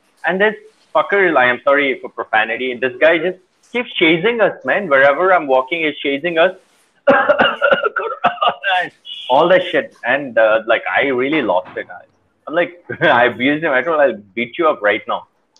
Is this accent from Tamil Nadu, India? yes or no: no; Puri, Odisha, India; I went through a lot of racism when I grew up in Puri